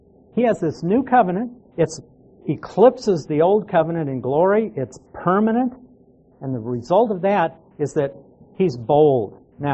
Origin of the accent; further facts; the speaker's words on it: Nebraska, United States; Now, you all know I came from Nebraska. And I lived in Nebraska. I lived clear out on a farm in the boonies.